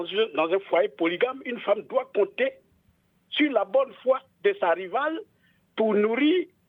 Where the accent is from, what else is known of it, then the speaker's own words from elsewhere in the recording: Côte d’Ivoire; chez nous, en Côte d'Ivoire